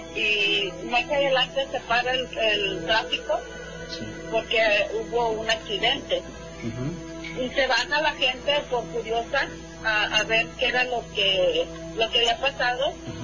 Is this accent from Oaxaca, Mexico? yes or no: no; San Luis Potosí, Mexico; Nosotros somos originarios de San Luis Potosí.